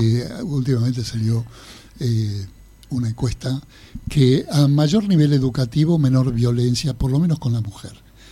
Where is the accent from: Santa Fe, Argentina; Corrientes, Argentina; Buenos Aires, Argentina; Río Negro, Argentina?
Buenos Aires, Argentina; porque soy porteño. Me hubiera encantado venir por primera vez a Buenos Aires